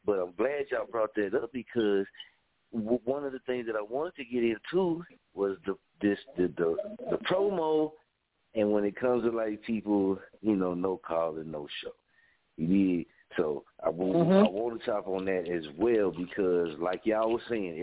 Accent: Stony, Oklahoma, United States; I'm from Stony, Oklahoma, man.

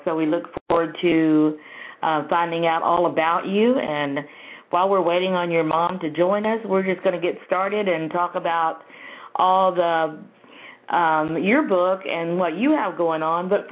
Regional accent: Florida, United States; moved away as an adult; I grew up there, lived there most of my life until I got married and left.

